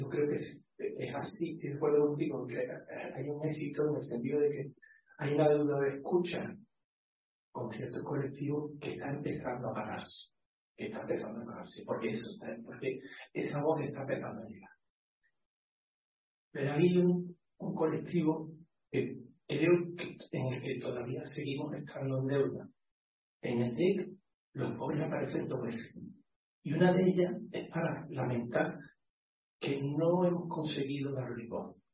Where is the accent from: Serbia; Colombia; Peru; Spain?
Spain; Seville, Andalusia; de Seclarecha de Carmen, aquí de Sevilla.